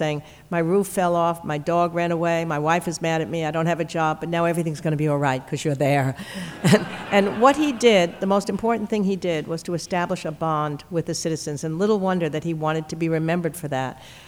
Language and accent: English; New York, United States; the owner of the old Brooklyn Dodgers, who had moved them, taken them away from us growing up in New York to Los Angeles